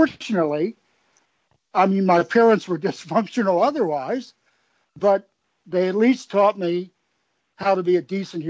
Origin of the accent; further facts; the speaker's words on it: Alexandria, Virginia, United States; One was an old bank in Alexandria, my hometown.